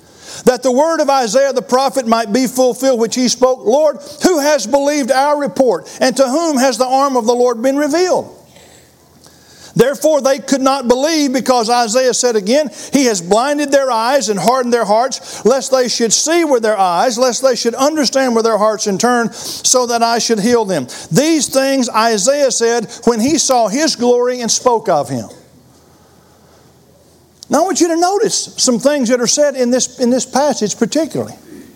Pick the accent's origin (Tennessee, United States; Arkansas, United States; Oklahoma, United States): Arkansas, United States; Ball Knob; now in Florence, United States; I came from Ball Knob, Arkansas. We had 2,000 folks when I grew up.